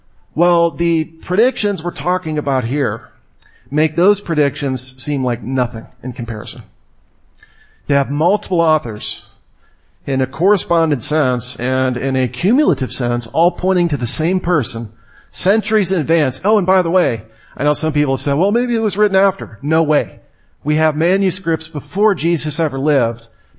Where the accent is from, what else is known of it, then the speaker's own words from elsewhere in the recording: Columbus, Ohio, United States; accent: Ohioan; maybe my accent is an Ohioan accent. Maybe that gave me away. You know, there's certain subtleties. Okay, yeah, I am from Ohio. Where in Ohio? And he says, "Well, Columbus, Ohio."